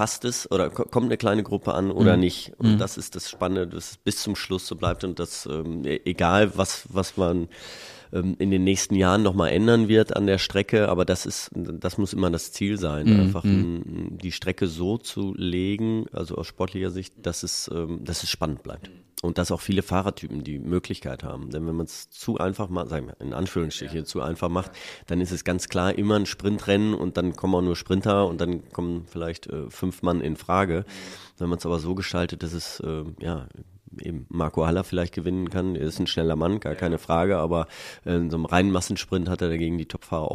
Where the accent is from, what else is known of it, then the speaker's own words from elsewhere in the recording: Münster, North Rhine-Westphalia, Germany; Ich habe lange Zeit, erst in Münster gewohnt. Ich bin aus Münster, wohne jetzt auch wieder in Münster.